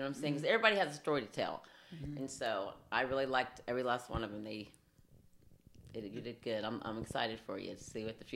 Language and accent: English; El Dorado, United States; it was hard as it was, you know, growing up in El Dorado.